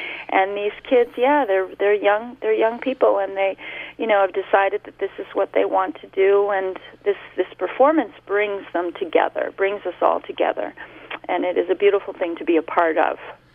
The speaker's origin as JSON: {"language": "English", "town": "Torrington", "region": "Connecticut", "country": "United States", "tie": "born or raised there", "moved": "as an adult", "lives_now": "Europe", "said": "Yes, I grew up in Torrington, and I moved away."}